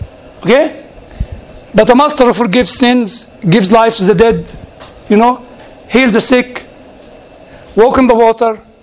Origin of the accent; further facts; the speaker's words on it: Egypt; I said to him, I come from Egypt. And in Egypt, under Islam, I learned I have one life.